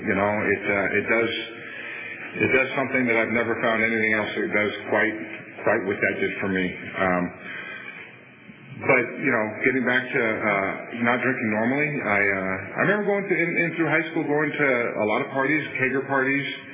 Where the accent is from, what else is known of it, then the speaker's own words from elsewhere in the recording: Cupertino, California, United States; also born or lived in San Francisco, United States; I was born in San Francisco in the early 60s. We quickly moved to a little town called Cupertino, in which I lived in for the next 18 years.